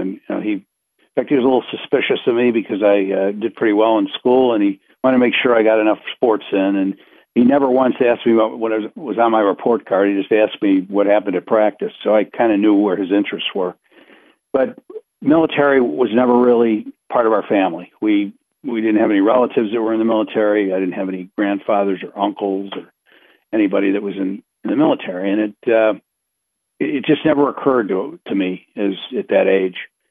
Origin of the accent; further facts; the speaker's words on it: Parma, Ohio, United States; also born or lived in Cleveland; I was born in Cleveland and down on West 77th, and then we moved to Parma. And I lived in Parma until I was in graduate school, really.